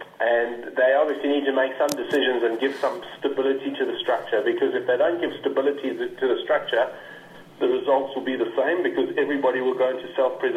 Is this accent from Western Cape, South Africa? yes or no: no; Durban, KwaZulu-Natal, South Africa; I grew up in Durban.